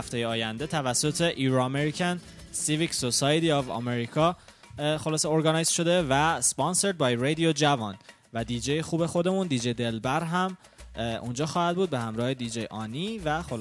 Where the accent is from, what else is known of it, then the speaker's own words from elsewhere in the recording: Iran; ما ایرانی ها که خارج از ایران هستیم